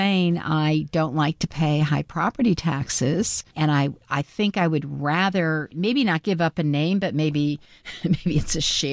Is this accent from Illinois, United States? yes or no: no; New York, United States; I'm a New Yorker and I want all New York to achieve